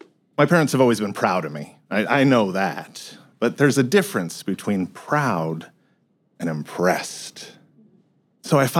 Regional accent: Connecticut, United States; I'm originally from Connecticut. If you're not familiar with Connecticut, we're known, ironically, for two different things now.

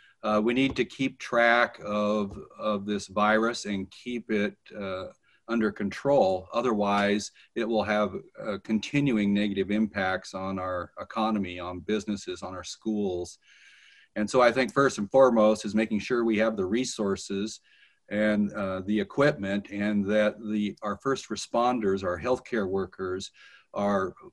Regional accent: Eugene, Oregon, United States; born there; So I have been in the community when I was born in Eugene and understand a lot about it.

